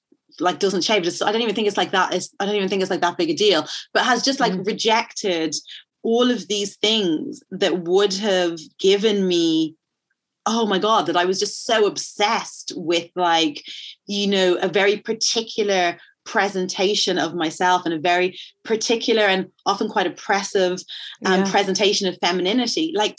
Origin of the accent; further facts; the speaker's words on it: Ireland; there is so much that I love about and loved about growing up in Ireland, about being a teenager, about being a kid and being a teenager in Ireland, you know.